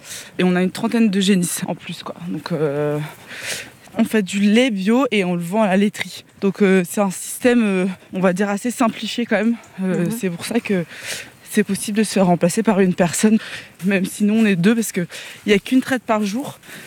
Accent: Centre-Val de Loire, France; moi je viens du Loir-et-Cher

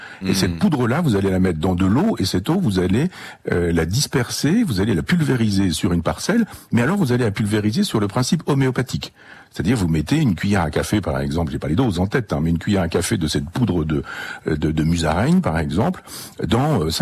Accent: Chambois, Normandy, France; born there; Moi, dans mon village natal à Chambois, 500 habitants, les véganes, il y en a pas.

